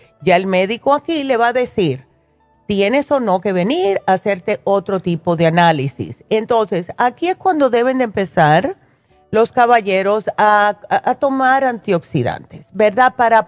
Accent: Cuba; moved away; Díganmelo a mí, que siendo cubana, lo que más comíamos nosotros era puerco.

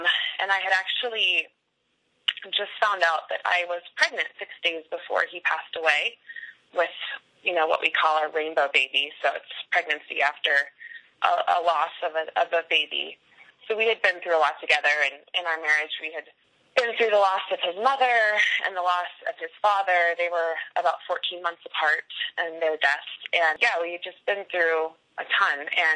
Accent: Denver, Colorado, United States; I am from Denver, Colorado.

